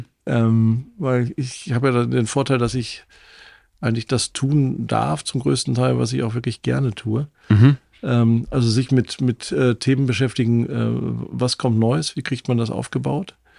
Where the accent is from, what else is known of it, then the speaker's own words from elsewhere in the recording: North Rhine-Westphalia, Germany; born there; Als gebürtiger Ostwestfale weiß ich da sehr genau, worüber ich rede.